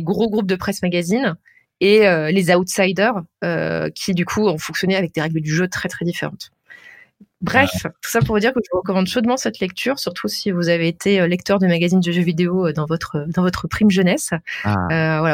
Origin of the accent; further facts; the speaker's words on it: Reims, Grand Est, France; Et moi j'ai grandi à Reims et certes il y avait des magasins de jeux vidéo